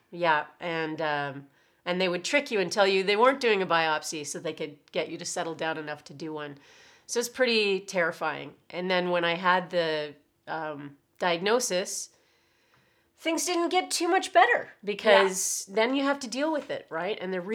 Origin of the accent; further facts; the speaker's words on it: Oshawa, Ontario, Canada; I was living on my own in Toronto and I was going to school and I wanted it to stay that way because I was from Oshawa